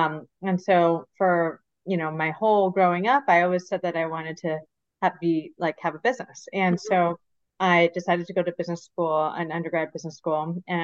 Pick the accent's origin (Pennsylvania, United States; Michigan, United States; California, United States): Michigan, United States; So I grew up in Michigan, so born and raised in Michigan, and grew up with two Taiwanese immigrant mom and dad.